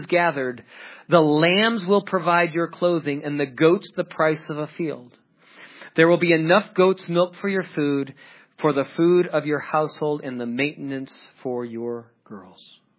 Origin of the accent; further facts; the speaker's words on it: Chicago, Illinois, United States; now in Colorado Springs, United States; Now, I come from Chicago. And I live in Colorado Springs, this great suburb of nothing.